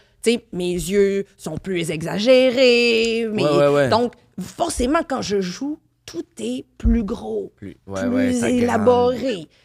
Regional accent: Liège, Wallonia, Belgium; Je suis de Liège, OK, je m'effrite à un moment donné.

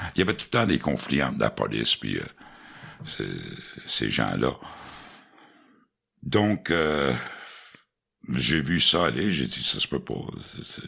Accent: Montreal, Quebec, Canada; J'ai grandi à Billamar, Saint-Henri, dans ce coin-là. Okay. Je suis à Notre-Dame-de-Grâce, mais j'ai grandi à Billamar, les années 70.

